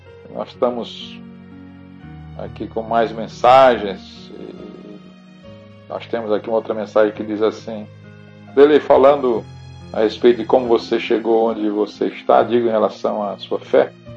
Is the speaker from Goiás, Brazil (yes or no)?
no; Salvador, Bahia, Brazil; accent: Northeastern Brazilian; also born or lived in Natal; now in Pará, Brazil; Eu sou nordestino, né? Nasci em Natal, me criei em Salvador, na Bahia, e vim para cá. Estou aqui há mais tempo do que morei nesses lugares. Mas eu tenho ainda costumes e a minha fala mesmo, ela é uma fala ainda muito nordestina.